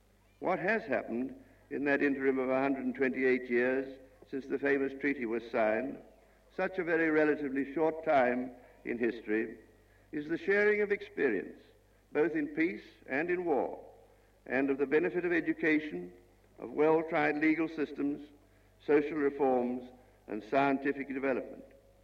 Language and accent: English; New Zealand; born there; I am a New Zealander born.